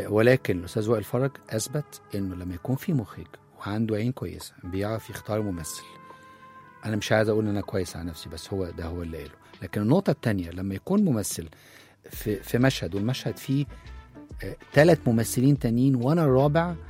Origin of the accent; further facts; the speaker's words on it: Alexandria, Alexandria Governorate, Egypt; أنا راجل مصري يعني، أنا اسكندراني زي ما قلت يعني، أنا كنت في مدارس حكومة ابتدائي واعدادي وثانوي وهندسه اسكندريه، وجيشي كان مجازا في اسكندريه، تعليمي عربي مش انجليزي.